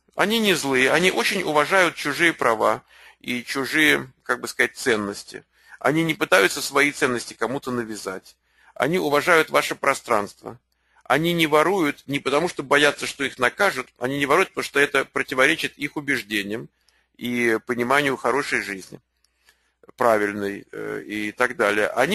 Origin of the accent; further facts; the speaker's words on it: Russia; now in United States; Я не россиянин, которого занесло в Америку. Я американец, который приехал из России.